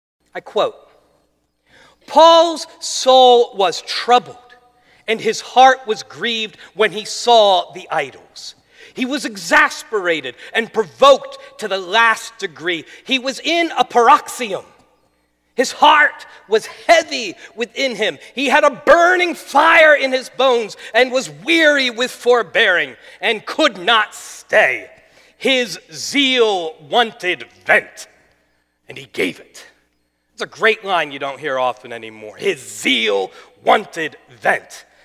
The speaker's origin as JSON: {"language": "English", "region": "New Jersey", "country": "United States", "said": "When I get mad, people know about it. I'm from New Jersey. You just know."}